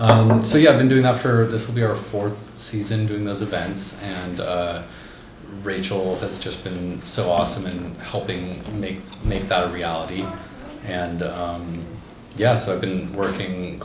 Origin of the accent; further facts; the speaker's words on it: Ashland, United States; And I was born and raised in Ashland.